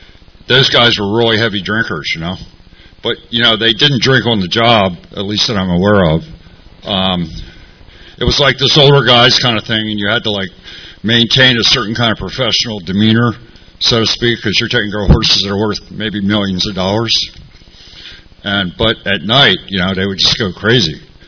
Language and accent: English; Maryland, United States; moved away as an adult; now in Ocean Beach, United States; And I'm from Maryland originally, but I've lived in OB like over 40 years.